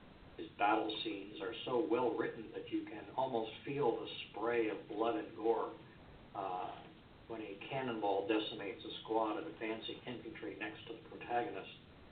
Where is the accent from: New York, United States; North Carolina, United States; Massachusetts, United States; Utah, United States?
Massachusetts, United States; I'm here in lockdown, Massachusetts, in my hotel room. I have a week of ministry that I'm doing here in my home state.